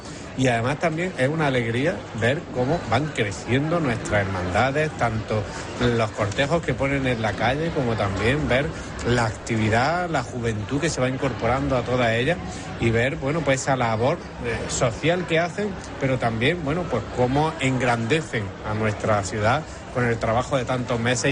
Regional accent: Alcudia de Guadix, Andalusia, Spain; yo soy natural de Alcudia de Guadí, allí me crié, y una de las primeras bandas de la comarca estaba en mi pueblo.

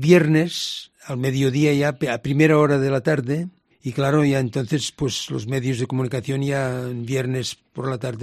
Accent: Reus, Catalonia, Spain; Yo soy de Reus y dista 10 kilómetros de las playas mediterráneas, ¿no?

